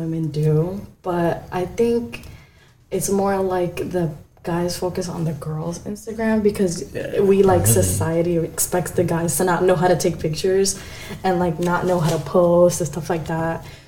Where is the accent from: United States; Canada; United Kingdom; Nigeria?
United States; Miami, Florida; moved away as an adult; also born or lived in Virginia / Kentucky; Yes. I grew up in Miami. Then I moved to Virginia for 2 years. I hated it. It was so boring. I mean, I learned. I was 19. First, I went to Kentucky.